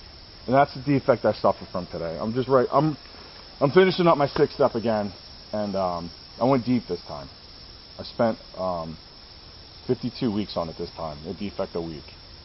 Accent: West Chester, Pennsylvania, United States; It wasn't, "I'm from North Philly," it's, "I'm from Westchester and I used to cop in North Philly."

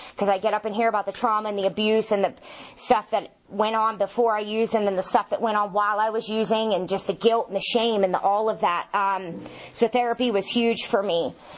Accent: Irwin, Pennsylvania, United States; now in New Kent, United States; Like, I'm from Irwin, Greensburg, like, Jeanette area. Like, I left there to come and get high in New Kent.

